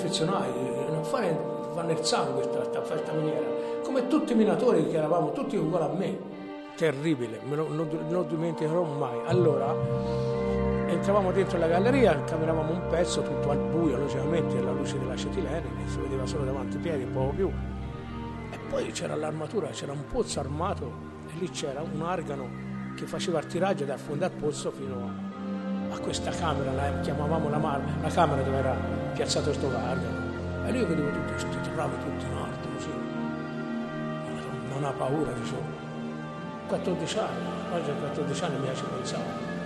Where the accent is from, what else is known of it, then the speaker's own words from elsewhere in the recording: Piombino, Tuscany, Italy; born there; now in Campiglia Marittima, Italy; E sono nato a Piombino, ma sono 71 anni che abito a Campiglia Marittima, praticamente.